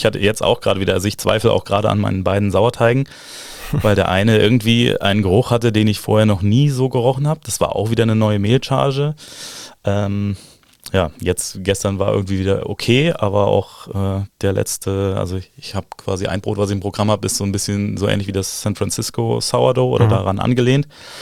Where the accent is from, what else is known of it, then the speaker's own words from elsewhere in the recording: Saarland, Germany; ich komme aus dem Saarland und das Saarland ist natürlich sehr dicht an Frankreich, das heißt, ich bin ein Baguette-Kind sozusagen und bin damit aufgewachsen